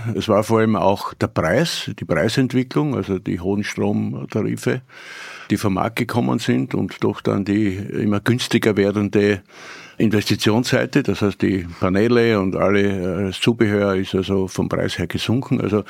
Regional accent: Styria, Austria; auch so wie mein Heimatbundesland, Steiermark leider, da nicht mitgezogen ist

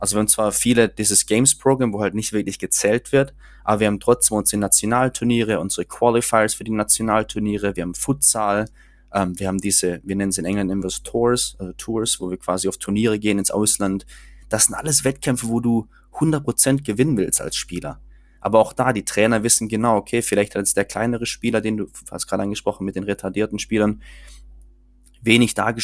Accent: Baden-Württemberg, Germany; ich komme vom Land aus dem Schwarzwald

